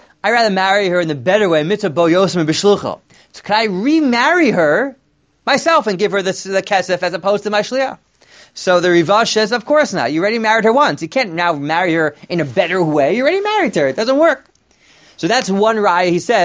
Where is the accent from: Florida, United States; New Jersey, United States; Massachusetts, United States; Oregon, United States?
New Jersey, United States; Teaneck; Now, growing up in Teaneck, so there was a family around the corner